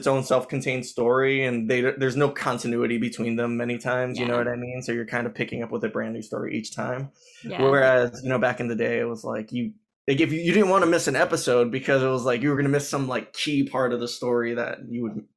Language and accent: English; Philadelphia, Pennsylvania, United States; Oh, my origin story. Yeah. I grew up in Philadelphia, actually.